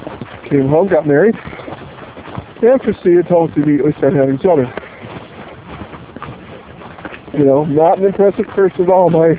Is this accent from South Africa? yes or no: no; New Mexico, United States; I'm from Eastern New Mexico here, which I'll freely admit is probably about 20 or 30 years behind the social curve.